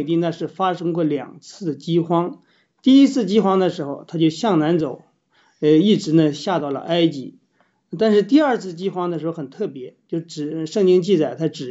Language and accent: Chinese; China; 我们中国人独立的历史也是从那以后才有的